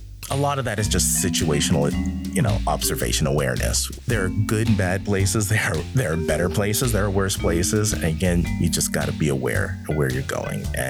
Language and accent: English; Redlands, California, United States; Because growing up in Redlands, I heard stories.